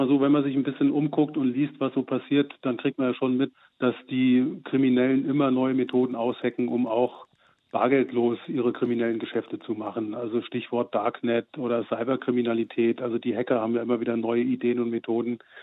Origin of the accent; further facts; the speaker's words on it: Germany; Und als Deutscher liegt auch die Vermutung nahe